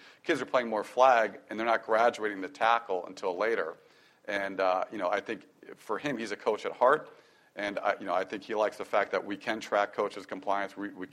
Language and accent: English; Philadelphia, Pennsylvania, United States; I'm from Philadelphia.